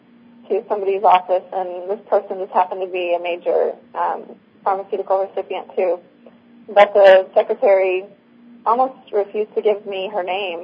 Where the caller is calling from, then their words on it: Texas, United States; I'm calling from Texas, and I'm calling with myself. I'm a voter.